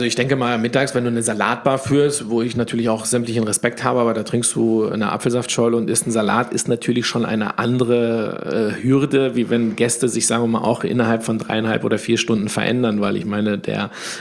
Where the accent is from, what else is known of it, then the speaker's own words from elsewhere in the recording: Spain; Bin ja Spanier, also ich bin Sohn von Gastarbeitern. Mein Vater ist 69 nach Deutschland gekommen und meine Mutter 71.